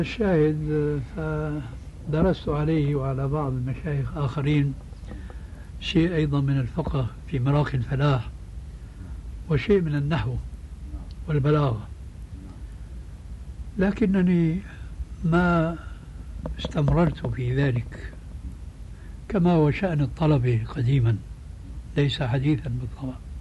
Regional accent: Damascus, Damascus Governorate, Syria; يبعثر الكتب فيها الصالح والطالح كما يقال عندنا في دمشق

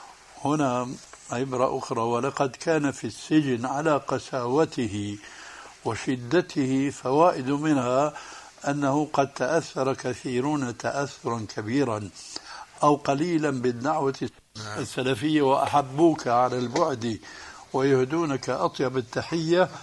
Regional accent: Damascus, Damascus Governorate, Syria; بواسطة بعض المعارف عندنا في دمشق

